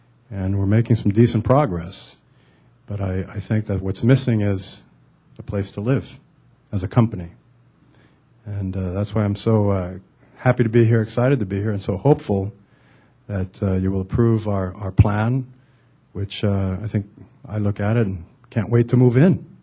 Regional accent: California, United States; I grew up in Northern Cal, lived all over the country, but recently, you know, came here from New England.

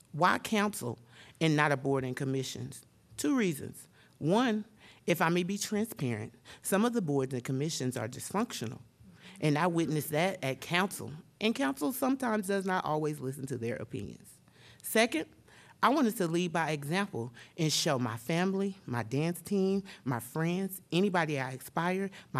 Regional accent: Missouri, United States; born there; Yes, I'm a Gemini, and I was born in Southeast Missouri.

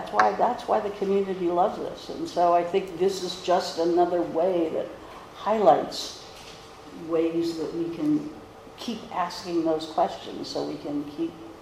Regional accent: California, United States; hi, I'm from California.

